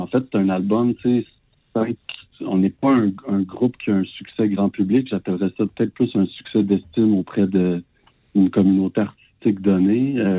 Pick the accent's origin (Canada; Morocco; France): Canada; Victoriaville, Quebec; now in Montreal, Canada; moi et Marc-Antoine au drum, on vient tous les deux de Victo.